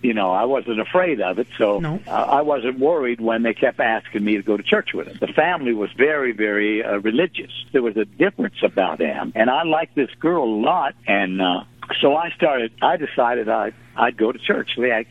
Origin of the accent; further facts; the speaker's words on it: Canada; being a Canadian and you're listening